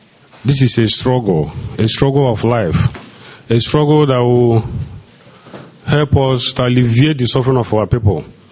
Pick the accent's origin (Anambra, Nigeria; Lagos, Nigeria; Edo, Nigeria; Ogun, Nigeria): Anambra, Nigeria; Ihiala; I hail from Ihiala Nihiala local government area of Anambra State.